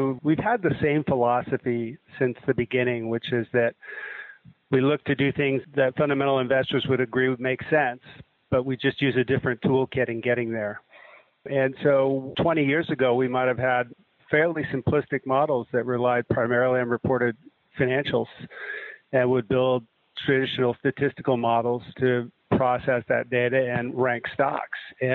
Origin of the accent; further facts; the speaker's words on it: California, United States; I am a Californian that went to a PhD program at Berkeley